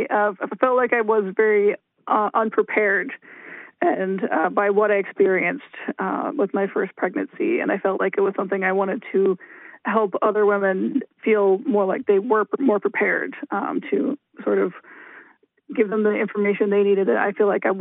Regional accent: Virginia, United States; I grew up in the Shenandoah Valley in Virginia.

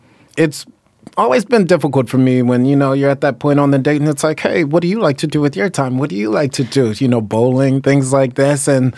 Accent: North Carolina, United States; it harkened back to the environment in which I was raised in North Carolina

